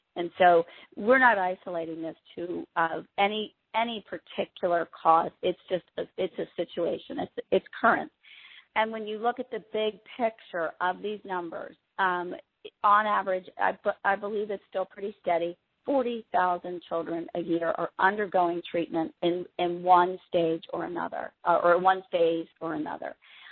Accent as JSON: {"language": "English", "town": "Charlottesville", "region": "Virginia", "country": "United States", "tie": "born or raised there", "said": "So I was determined to do something in my hometown, or in my actual hometown, Charlottesville, Virginia."}